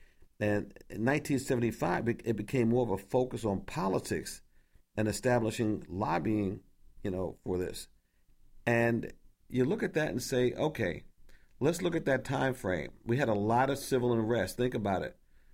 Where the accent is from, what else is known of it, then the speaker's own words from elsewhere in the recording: New York, United States; in the state of New York, my home state, November 16th, 1871.